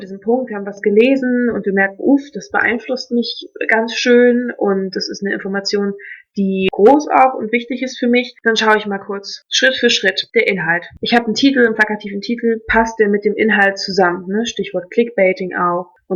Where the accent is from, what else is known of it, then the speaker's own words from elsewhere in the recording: Hamburg, Germany; Also ich komme aus Hamburg ursprünglich